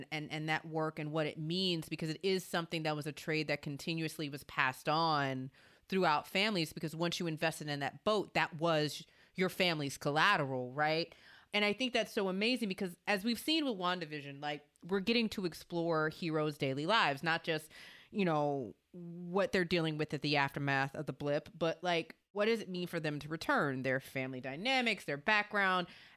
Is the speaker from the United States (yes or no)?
yes; Louisiana, United States; I'm also from Louisiana.